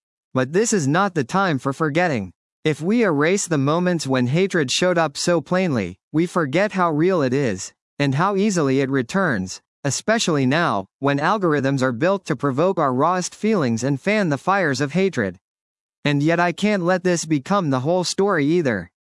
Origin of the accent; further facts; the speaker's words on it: Omaha, Nebraska, United States; When people hear I'm from Omaha, they usually say, "I didn't know there were Jews there." I tell them there were, just not many, and that it was a lovely place to grow up Jewish.